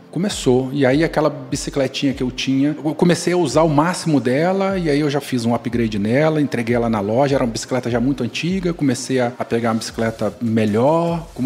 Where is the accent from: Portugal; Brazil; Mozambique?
Brazil; Espírito Santo; born there; eu sou capixaba de nascença, sou mineiro de coração.